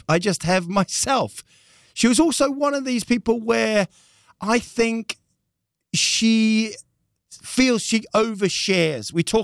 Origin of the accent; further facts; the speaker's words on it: New Zealand; But I grew up in New Zealand.